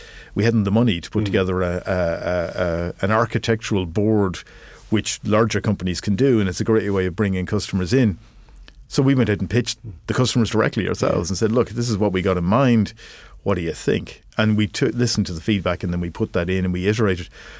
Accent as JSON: {"language": "English", "country": "Ireland", "said": "So being Irish helps, because we're actually very friendly and people tend to give us the benefit of the doubt."}